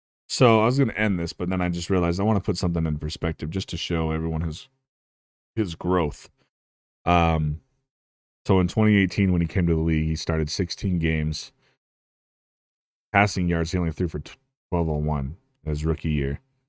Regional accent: Utah, United States; We're from Utah, bro. That's how we say things.

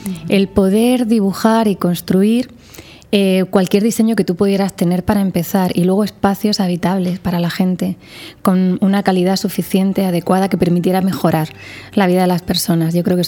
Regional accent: Murcia, Region of Murcia, Spain; Pues yo soy de aquí, de Murcia, estudié arquitectura

